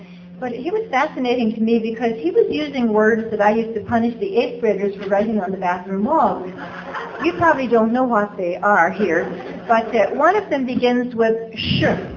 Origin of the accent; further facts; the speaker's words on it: Northern Ireland, United Kingdom; I come from Ireland, and I come from the northern part of Ireland, and the graffiti that we put in our walls, there is no surrender.